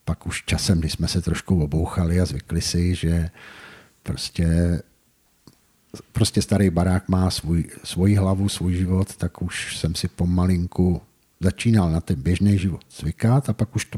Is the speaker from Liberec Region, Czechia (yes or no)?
no; Pardubice, Pardubice Region, Czechia; já jsem předtím bydlel celý život v Pardubicích, ale vlastně celý svůj dospělý život v podstatě jakoby po pronájmech.